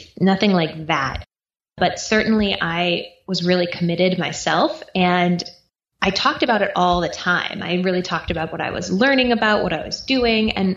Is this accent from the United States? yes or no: yes; East Coast, United States; now in Austin, United States; So I grew up on the East Coast. I now live in Austin, Texas, and I grew up in a single parent household.